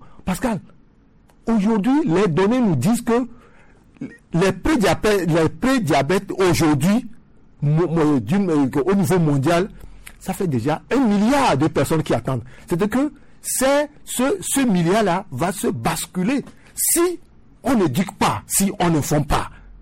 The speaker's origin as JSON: {"language": "French", "country": "Benin", "said": "Si vous rentrez au Bénin, je viens du Bénin"}